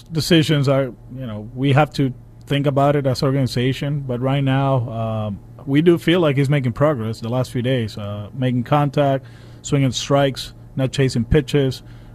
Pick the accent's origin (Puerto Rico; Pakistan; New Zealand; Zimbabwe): Puerto Rico; Caguas; If I wasn't ready for it, I'll be in Caguas back home just with the kids and doing other stuff in my hometown.